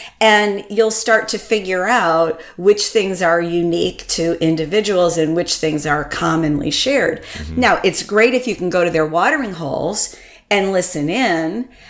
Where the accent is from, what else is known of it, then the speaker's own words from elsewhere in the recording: Connecticut, United States; No, I grew up in Connecticut, and my family's from Vermont, in cheese. So I was raised on cheddar.